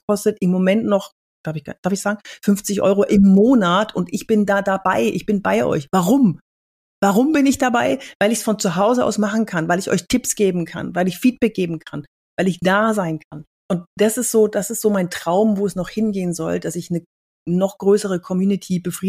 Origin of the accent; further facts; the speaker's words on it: Cologne, North Rhine-Westphalia, Germany; Ich war in Düsseldorf und ich komme aus Köln.